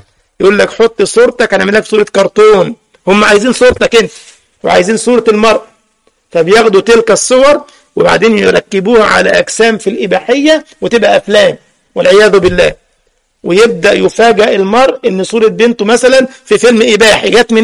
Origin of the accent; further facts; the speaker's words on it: Algeria; طالبات العلم عندنا في الجزائر